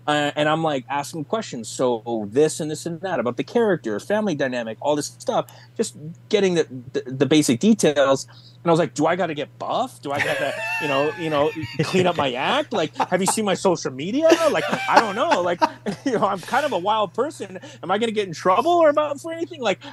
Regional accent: Los Angeles, California, United States; Even though I grew up in Los Angeles, people are like, well, you should be used to the heat.

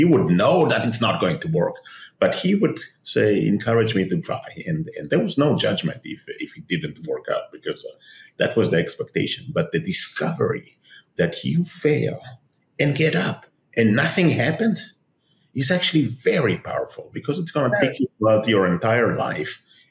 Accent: Tel Aviv, Tel Aviv District, Israel; born or raised there

